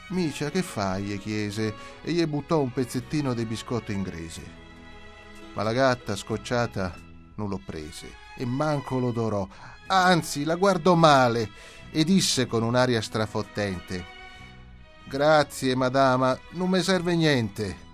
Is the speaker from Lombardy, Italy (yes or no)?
yes; Lombardy, Italy; now in Rome, Italy; Io non sono romano, sono lombardo, sono romano d'adozione perché ormai da quasi 20 anni vivo in questa città. Non ho mai imparato a parlare romano